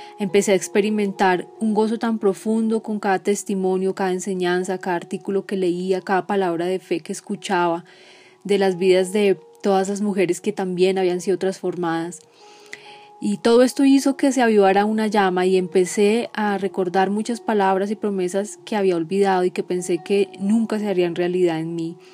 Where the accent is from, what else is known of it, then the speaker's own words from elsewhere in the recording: Colombia; soy de Colombia. En mis casi 28 años de creyente